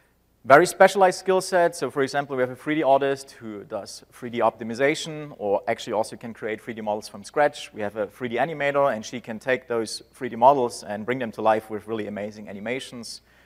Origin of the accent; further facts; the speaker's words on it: Germany; I'm from Germany.